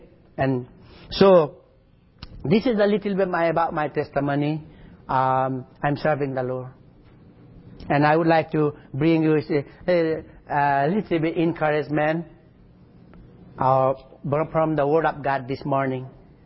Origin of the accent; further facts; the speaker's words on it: Nepal; English is a second language; Hey, I am from Nepal. Do you know Mount Everest? The highest mountain of the world, 8,848 meters.